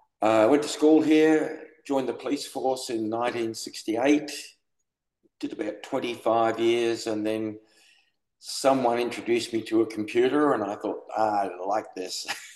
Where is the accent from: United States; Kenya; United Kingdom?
United Kingdom; now in Adelaide, Australia; Well, I'm in my 70s now. I'm retired. I've been retired for some years. I am a transplant from the United Kingdom. In the 1950s, came to Adelaide and lived here most of the time, been in a few country towns.